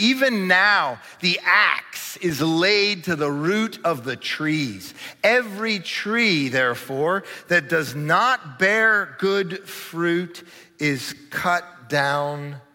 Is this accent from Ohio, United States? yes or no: yes; Cincinnati, Ohio, United States; Man, I tell you what, I grew up in Cincinnati back when fireworks were illegal.